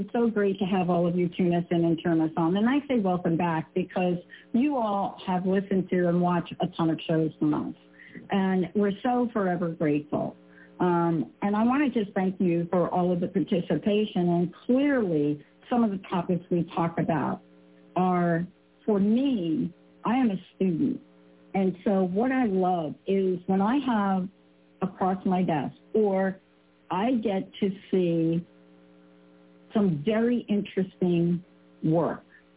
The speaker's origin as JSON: {"language": "English", "region": "New York", "country": "United States", "said": "I'm a kid from the Bronx"}